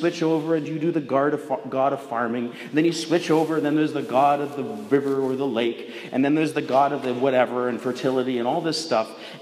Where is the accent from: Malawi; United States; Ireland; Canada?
Canada; Pilot Mound, Manitoba; like I grew up in rural Manitoba, your sins always get back to you. There's no way I was going to hide from anything I did when I grew up in Little Pilot Mound